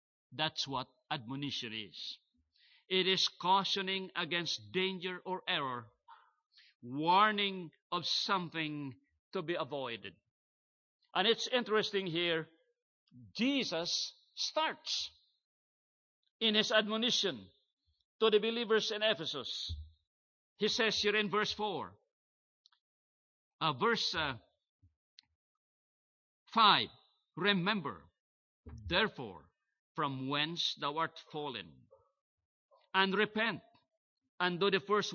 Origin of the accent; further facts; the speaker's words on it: Philippines; now in Toronto, Canada; When we came way back 1981 from the Philippines